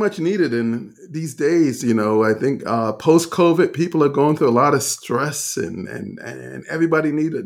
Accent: Jamaica; I'm from Jamaica.

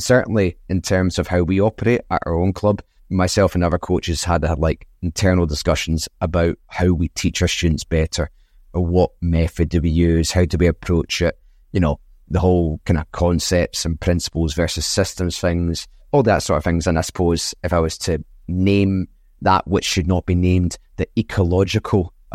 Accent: Glasgow, Scotland, United Kingdom; I am from Scotland in Glasgow. However, I'm actually half Spanish as well because my father is from Tenerife, but my mother's from Scotland. I'm 37 years old

